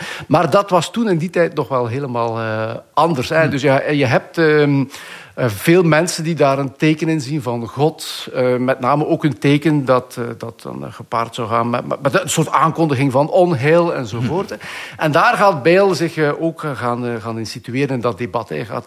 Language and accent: Dutch; Flanders, Belgium; voor mij als Vlaming heel plezante woordjes